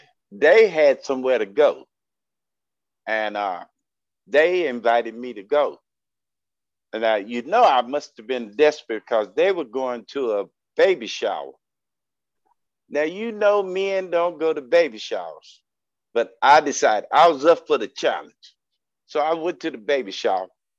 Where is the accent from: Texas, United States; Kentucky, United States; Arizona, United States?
Texas, United States; also born or lived in Houston; I'm from South Texas, a little town in South Texas, about 100 miles from the border. And I moved to Houston